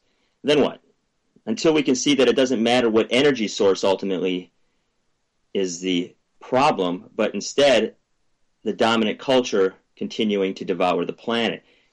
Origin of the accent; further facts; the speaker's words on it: Burlington, Wisconsin, United States; Last comes live from Burlington, Wisconsin, home of Chocolate City and the Nestle's Corporation. My hometown, where you can get a whiff of Nestle's daily to remind you of their loving ways.